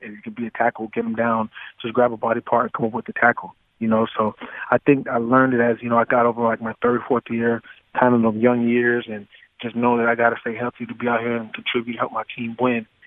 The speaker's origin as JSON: {"language": "English", "region": "Florida", "country": "United States", "tie": "born or raised there"}